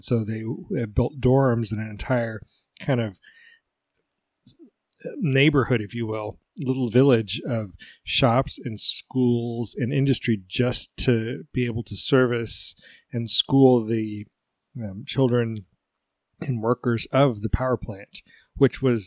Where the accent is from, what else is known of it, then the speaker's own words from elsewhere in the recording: Alaska, United States; I would say that growing up in the Cold War in Alaska and having a nuclear catastrophe occur and not knowing the origin of what it was pretty terrifying at the time.